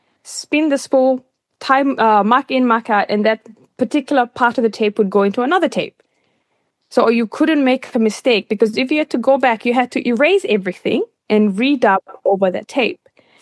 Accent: Fiji; now in New Zealand; I just was like, I'm coming from Fiji. It's quite naive in terms of coming into a predominantly Kiwi white neighborhood, you know, white city.

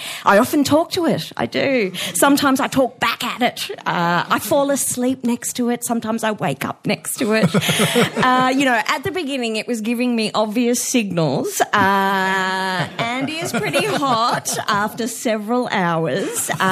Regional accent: London, United Kingdom; But see, I'm from London

